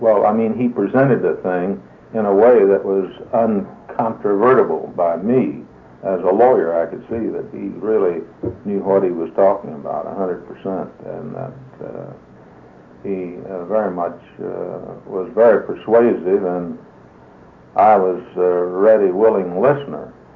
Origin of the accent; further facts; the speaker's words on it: Texas, United States; Well, I was born on January the 19th, 1911 in Texas, East Texas, and on a farm. And then I was raised on the farm, and that's at a place east of Dallas.